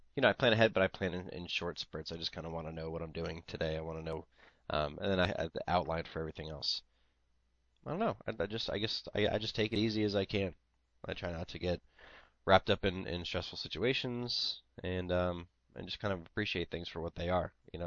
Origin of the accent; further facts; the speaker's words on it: California, United States; also born or lived in Japan; I grew up a lot. Part of my life, I grew up in California, and there's fantastic sushi in California.